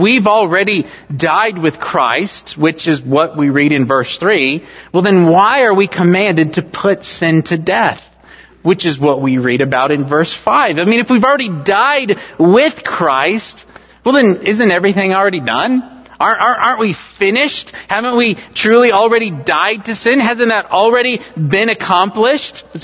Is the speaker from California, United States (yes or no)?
yes; California, United States; Growing up in California, I always wondered how I could get a license to kill.